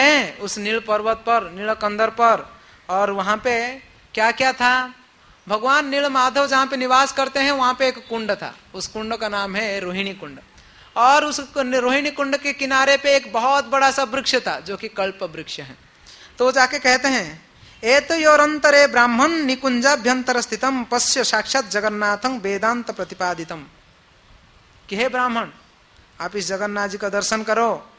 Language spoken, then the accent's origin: Hindi; Odisha, India; हमारे उड़ीसा मतलब मैं उड़ीसा से हूँ इसलिए हमारा उड़ीसा कह दिया गलती से